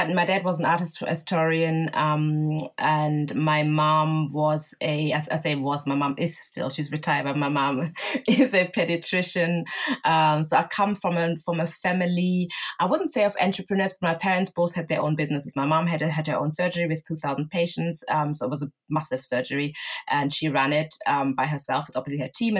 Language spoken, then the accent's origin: English; southern Germany, Germany; I grew up in the south of Germany, which is a very traditional